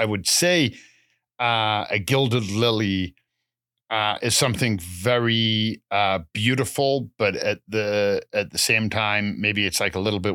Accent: England, United Kingdom; Have you ever heard of the expression, and being English, I have heard it a lot, limey, as an expression for somebody English?

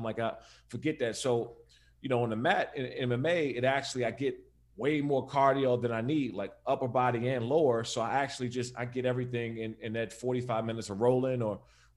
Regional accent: East Coast, United States; now in West Coast, United States; And you know, I'm from the East Coast, so I grew up in the snow.

